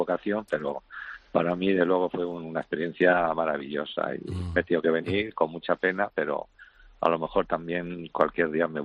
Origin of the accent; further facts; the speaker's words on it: Madrid, Community of Madrid, Spain; Yo soy de Madrid.